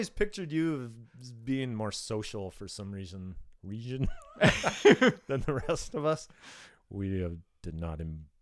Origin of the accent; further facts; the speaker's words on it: Yelm, Washington, United States; because where we grew up in Yelm is pretty rural, very rural.